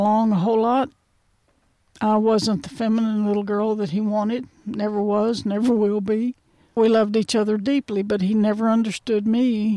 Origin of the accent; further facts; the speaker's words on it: Odessa, Texas, United States; I was raised in Odessa, Texas, which is essentially the desert.